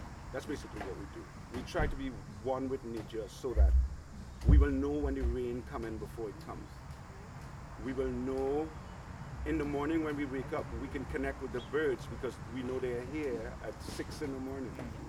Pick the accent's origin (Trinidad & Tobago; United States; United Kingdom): Trinidad & Tobago; I made a lot of money because I come from Trinidad.